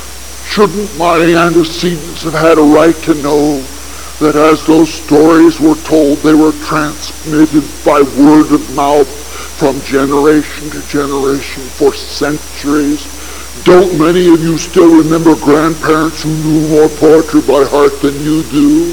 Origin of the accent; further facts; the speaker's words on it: Nebraska, United States; And where I grew up in Nebraska, we knew that the original copy of the Bible was someplace near Jerusalem.